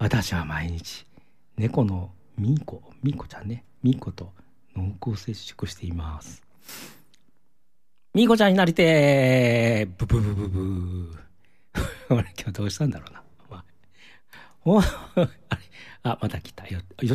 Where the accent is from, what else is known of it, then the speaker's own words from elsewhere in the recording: Nara, Japan; born there; accent: Kansai; moved away as an adult; now in Osaka, Japan; もともと奈良生まれで、どれぐらいかな、20歳ぐらいから大阪におりまして、やっとこう関西弁も出なくなったかなとなわけないけどね思ったんですけど